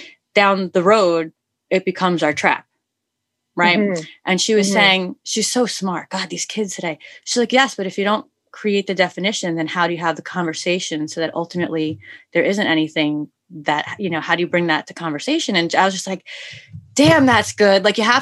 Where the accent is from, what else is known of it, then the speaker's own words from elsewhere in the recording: New York City, New York, United States; and I guess because I come from New York City, it's kind of like, I don't know, it's every day.